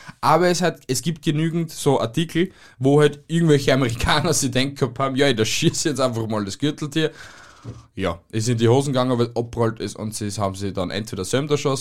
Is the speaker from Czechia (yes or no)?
no; Austria; Nein, es gibt ein Kolibri-Insekt bei uns in Österreich.